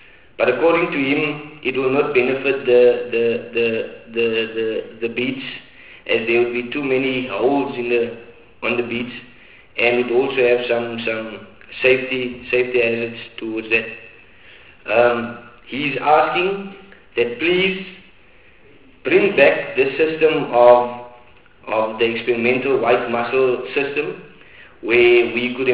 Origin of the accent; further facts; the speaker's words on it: Port Elizabeth, Eastern Cape, South Africa; and I'm from Port Elizabeth.